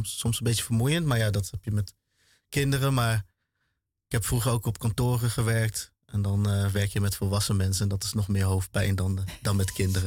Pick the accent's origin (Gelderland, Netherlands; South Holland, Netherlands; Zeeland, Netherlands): Gelderland, Netherlands; Ede; Zijn allebei hier in Nederland geboren. En ja, ze hebben me opgebracht in Ede.